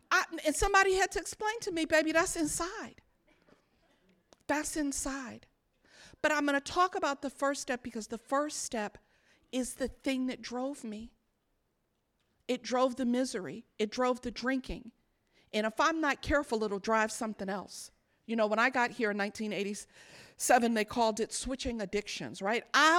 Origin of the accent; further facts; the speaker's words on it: New York, United States; I come from New York where we drink until 4, right?